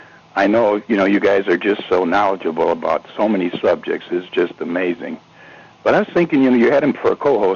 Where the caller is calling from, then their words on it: Illinois, United States; I'm from Illinois.